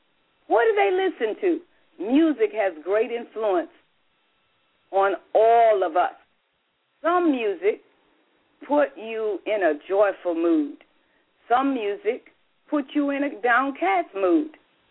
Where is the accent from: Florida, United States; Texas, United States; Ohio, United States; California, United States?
Florida, United States; Jacksonville; When I was a child, black child growing up in Jacksonville, we had to sit in the back of the bus.